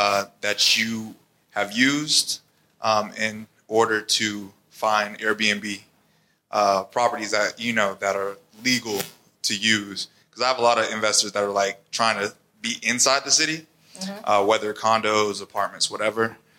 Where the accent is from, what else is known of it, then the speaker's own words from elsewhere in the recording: Atlanta, Georgia, United States; I'm actually from Atlanta, Metro Atlanta.